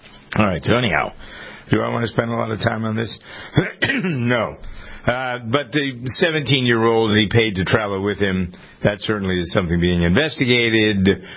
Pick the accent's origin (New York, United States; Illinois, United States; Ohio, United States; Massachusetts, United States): Massachusetts, United States; Framingham; my hometown of Framingham